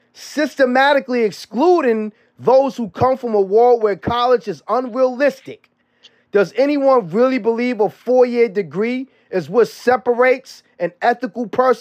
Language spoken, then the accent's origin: English; Bronx, New York, United States; And me, being from the same boat growing up in the Mean Project in the South Bronx, all right?